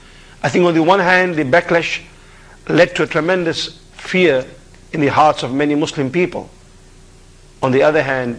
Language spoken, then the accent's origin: English; South Africa; now in Los Angeles, United States; I'm from South Africa formerly and based here in Los Angeles for the past 3.5 years.